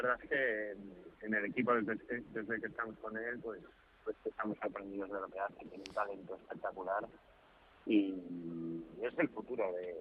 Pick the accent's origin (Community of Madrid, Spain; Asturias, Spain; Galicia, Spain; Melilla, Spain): Community of Madrid, Spain; Madrid; Los dos somos de Madrid